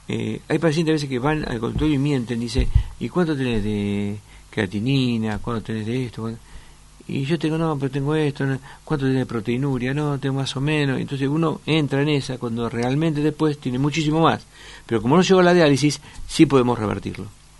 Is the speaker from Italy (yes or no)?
yes; Italy; soy un médico que me crié en Italia, con mi tío que era médico de pueblo y todo